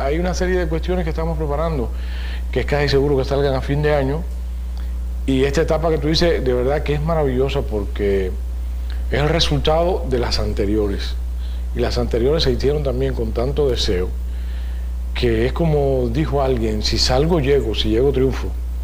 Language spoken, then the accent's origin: Spanish; Puerto Padre, Las Tunas, Cuba; Puerto Padre.